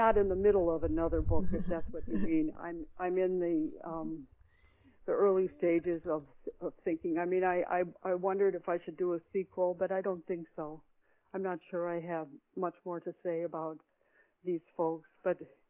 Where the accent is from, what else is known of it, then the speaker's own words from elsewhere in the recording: Fort Dodge, Iowa, United States; born there; also born or lived in Carroll, Iowa; my dad came back from the war and moved to Fort Dodge, and then I was born in Fort Dodge.